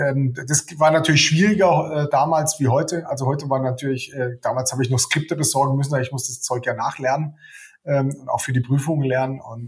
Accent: Baden-Württemberg, Germany; moved away as an adult; Ja, ich bin tatsächlich im schönen Baden in der Kurpfalz bei Heidelberg, Wiesloch, Kraichgau bin ich groß geworden.

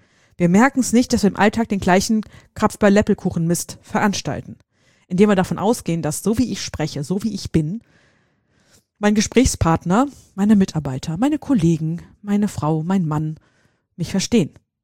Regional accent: Hesse, Germany; bei uns in Hessen

